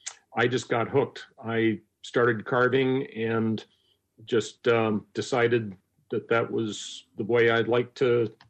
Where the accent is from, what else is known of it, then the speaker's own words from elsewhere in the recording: East Coast, United States; now in Juneau, United States; Although I knew a little bit about decoys from growing up on the East Coast, when I lived here in Juneau